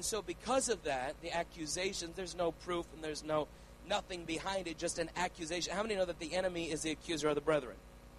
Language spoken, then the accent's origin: English; Canada; moved away as an adult; now in United States; we're Canadian citizens. Although I've been a missionary in America since the age of 19, we are Canadian citizens.